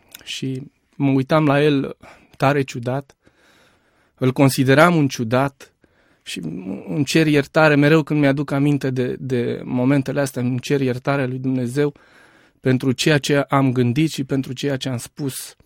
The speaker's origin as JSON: {"language": "Romanian", "region": "Bucharest", "country": "Romania", "tie": "born or raised there", "said": "Sunt din București, am crescut în București și în continuare locuiesc în București."}